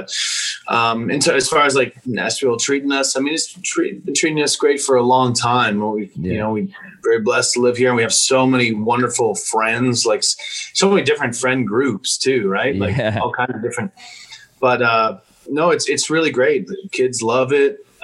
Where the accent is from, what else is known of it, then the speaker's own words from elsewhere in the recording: Pembroke, Ontario, Canada; now in Tennessee, United States; I'm Canadian at heart. I'm from, you know, small town Pembroke, Ontario. But our journey here in Tennessee started in 2006.